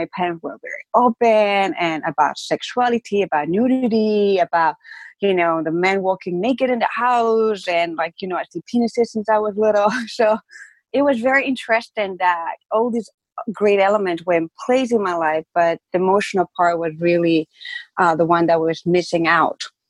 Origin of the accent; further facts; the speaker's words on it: Ecuador; English is a second language; I grew up in Ecuador, that's my home country, that's where I have an accent